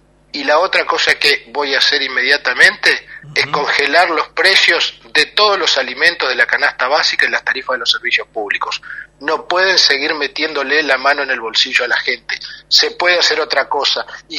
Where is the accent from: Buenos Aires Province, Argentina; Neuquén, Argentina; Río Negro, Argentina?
Neuquén, Argentina; yo soy de Neuquén, tenemos Vaca Muerta.